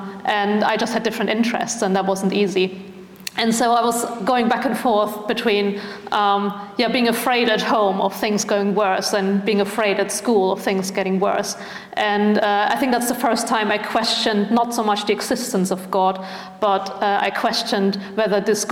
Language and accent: English; Germany; So I grew up in Germany, but grew up in a Christian family.